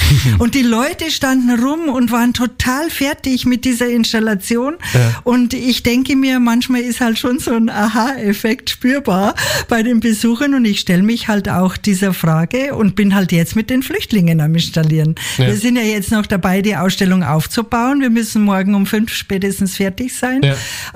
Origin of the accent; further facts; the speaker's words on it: Munich, Bavaria, Germany; Das ist so eine Misserfolgsstory in Berlin, die mir als Münchnerin überhaupt nicht nachvollziehbar ist.